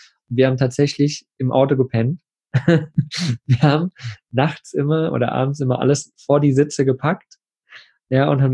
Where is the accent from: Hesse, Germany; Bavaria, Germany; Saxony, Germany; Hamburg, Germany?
Saxony, Germany; Plauen; ich bin im Plauen groß geworden. Da hatten wir halt so einen Hof hinterm Haus.